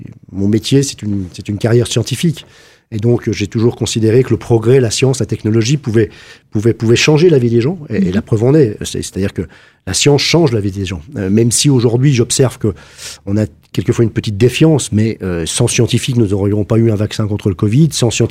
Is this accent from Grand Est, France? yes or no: yes; Grand Est, France; je viens du Lunévillois. Je suis né dans le Lunévillois, parcours scolaire classique.